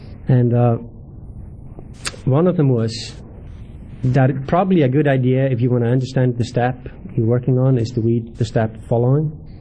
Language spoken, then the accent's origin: English; Iceland; So I was raised in Lutheran religion. State and church is not separated in Iceland.